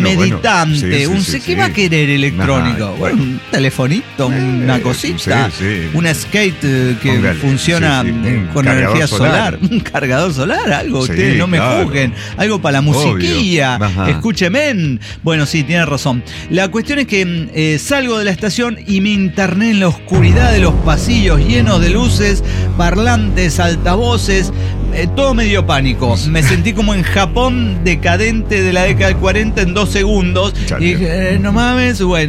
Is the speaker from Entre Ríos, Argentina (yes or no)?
no; Olavarría, Buenos Aires Province, Argentina; moved away; O sea, yo salí de Olavarría con eso.